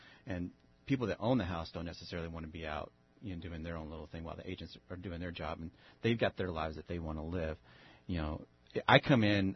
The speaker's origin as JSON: {"language": "English", "region": "Texas", "country": "United States", "tie": "born or raised there", "said": "my growing up in Texas and with the whole Bible Belt, you know, there's a lot of fear factor that my family put into me with the Book of Revelations"}